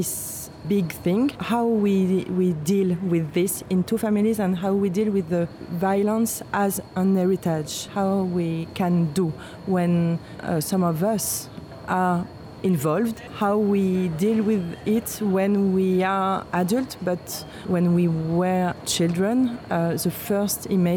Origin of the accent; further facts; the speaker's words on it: France; English is a second language; I'm French, I'm living in Paris, and I studied editing before being director.